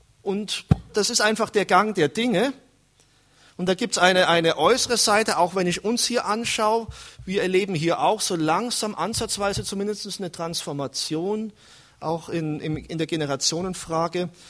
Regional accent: Germany; Und wir müssten diejenigen sein als Deutsche, die hier die wachsten sind unter allen Nationen

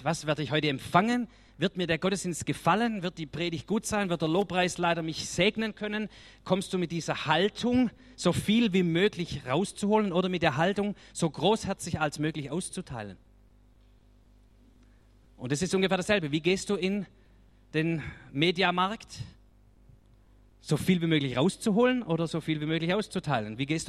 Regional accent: Swabia, Germany; Zumindest für mich als Schwabe.

